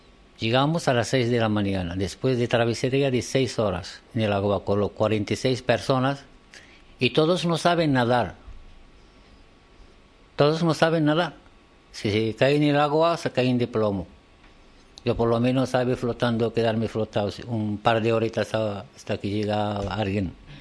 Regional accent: Morocco; born there; Spanish is a second language; En esa época que yo nací en Marruecos, había Marruecos en esta época, no había futuro, no había.

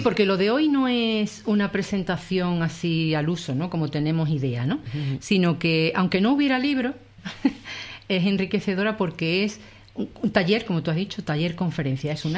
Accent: Cádiz, Andalusia, Spain; born there; now in Sanlúcar de Barrameda, Spain; Sí, yo nací en Cádiz.

